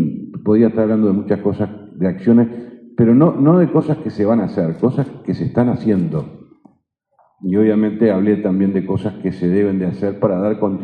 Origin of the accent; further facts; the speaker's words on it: Uruguay; como somos uruguayos siempre pensamos que el coraje puede más que una realidad que desconocíamos.